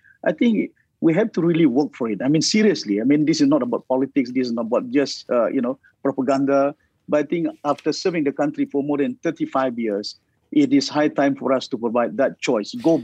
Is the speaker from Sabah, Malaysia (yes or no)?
yes; Sabah, Malaysia; because we are from Sabah, we are from, you know, this part of the world, that we cannot work with them.